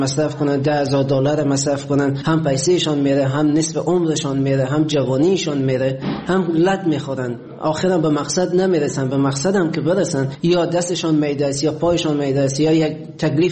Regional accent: Afghanistan; moved away; حدود 3.5-4 سال میشه از افغانستان آمدم بیرون.

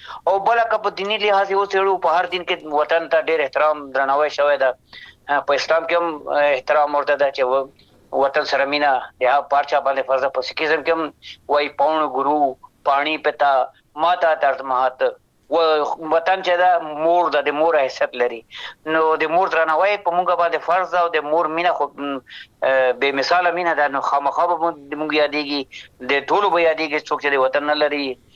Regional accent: Afghanistan; born there; moved away

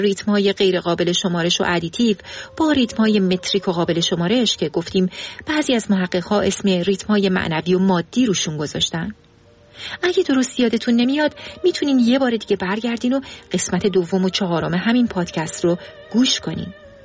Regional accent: Iran; ما فارسی زبونای مسلمون که توی ایران بزرگ شدیم

